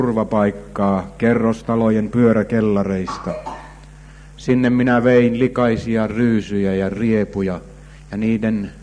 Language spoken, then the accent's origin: Finnish; Kuopio, North Savo, Finland; born there; Minä synnyin Kuopiossa rakennusurakoitsijan perheeseen.